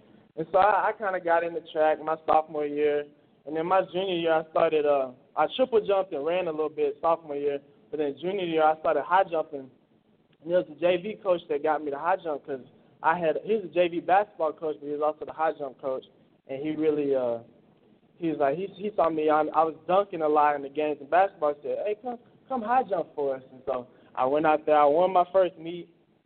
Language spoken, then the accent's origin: English; Lubbock, Texas, United States; I'm from Lubbock. I mean, most people are. If you're here, you're probably from Lubbock. But I went to West Elementary, then I went to Irons, then I went to Coronado.